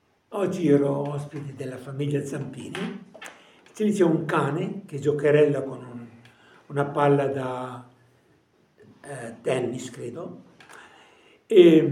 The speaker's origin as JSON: {"language": "Italian", "town": "Parma", "region": "Emilia-Romagna", "country": "Italy", "tie": "born or raised there", "said": "E io che sono cresciuto a Parma, dico sempre che se io dovessi tenere un animale dove vivo io"}